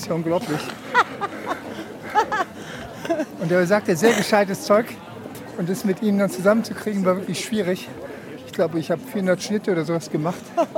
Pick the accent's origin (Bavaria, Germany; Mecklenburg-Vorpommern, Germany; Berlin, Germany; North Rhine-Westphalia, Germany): Berlin, Germany; Jetzt komme ich 50 Gramm aus Berlin